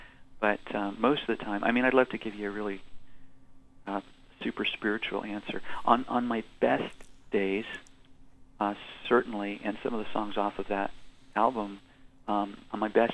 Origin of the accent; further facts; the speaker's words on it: Fonthill, Ontario, Canada; I grew up in the Anglican Church, and it was actually a Sunday school teacher in Fonthill, Ontario, Holy Trinity Anglican Church, that led me to Jesus and prayed with me.